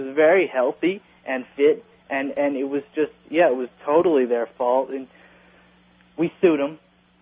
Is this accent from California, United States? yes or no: yes; Santa Cruz, California, United States; from Santa Cruz, California.